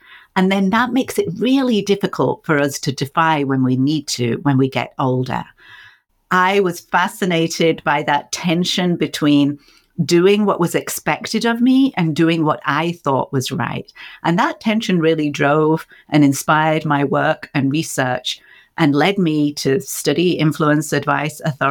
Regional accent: England, United Kingdom; Now, I grew up in England

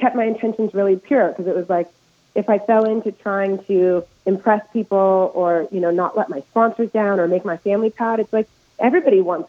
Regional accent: California, United States; I'm from the Bay Area, like you are. And so I did feel like, in a way, I represent all of California.

